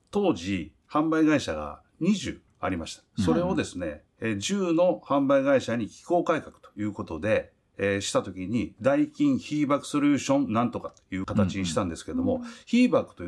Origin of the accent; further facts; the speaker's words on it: Kansai, Japan; いや、もう、関西人としては